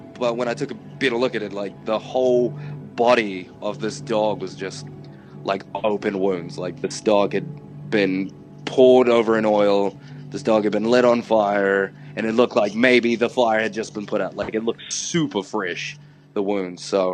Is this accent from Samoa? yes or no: yes; Samoa; now in New Zealand; I'm based in New Zealand, but I was raised in Samoa for a bit.